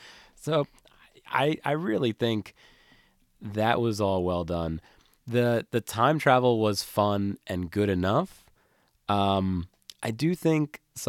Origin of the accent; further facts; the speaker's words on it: New Jersey, United States; growing up in New Jersey, the hot summers, that sound, I associate it with it.